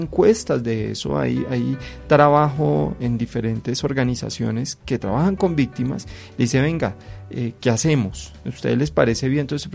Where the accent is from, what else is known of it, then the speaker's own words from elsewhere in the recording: Colombia; los colombianos, en este proceso en el que estamos, tenemos que saber que somos colombianos todos